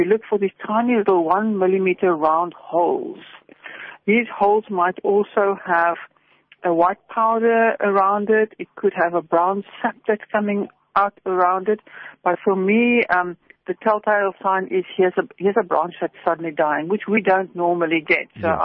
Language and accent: English; Stellenbosch, Western Cape, South Africa; I come from Stellenbosch. Stellenbosch oaks are threatened.